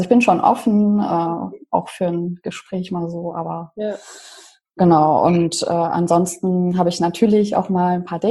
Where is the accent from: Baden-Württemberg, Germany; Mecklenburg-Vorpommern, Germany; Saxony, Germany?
Saxony, Germany; Leipzig; Also ich komme ja ursprünglich aus Leipzig.